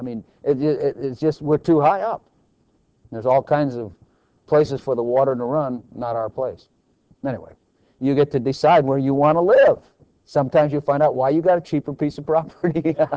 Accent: Texas, United States; But I'm a Texan, so I'm praying for this place

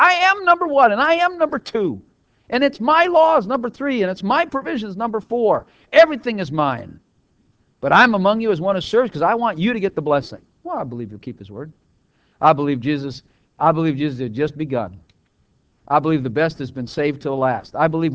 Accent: Texas, United States; Come on, we're from Texas.

